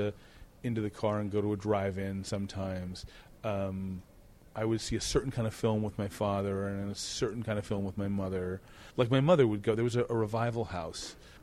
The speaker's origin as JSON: {"language": "English", "region": "Washington", "country": "United States", "tie": "born or raised there", "also_born_or_lived": "Detroit, United States", "said": "No, not at all. I was born in Detroit, and then I moved at a young age to Washington State."}